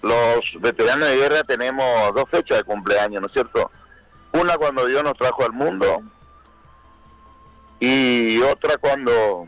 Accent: La Leonesa, Chaco, Argentina; Yo soy de La Leonesa, a 75 kilómetros de la capital chaqueña. Estamos bien al norte, sería casi frontera con el Paraguay. Nacido y criado ahí, oriundo de ese lugar, sigo estando en ese lugar

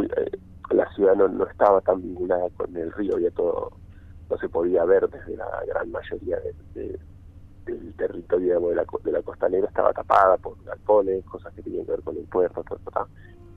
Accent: Rosario, Santa Fe, Argentina; also born or lived in Denmark; Yo no nací en Rosario, vivo desde los 5 años en Rosario. Nací en Dinamarca, en realidad

